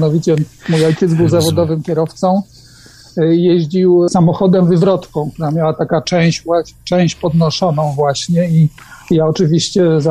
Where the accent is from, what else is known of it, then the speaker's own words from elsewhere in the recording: Poznań, Greater Poland Voivodeship, Poland; No tak, jestem poznaniakiem niewątpliwie, urodzony w Poznaniu, z rodziny poznaniaków, chociaż no jedna część rodziny, korzenie to są korzenie wielkopolskie, ale to już nie Poznań.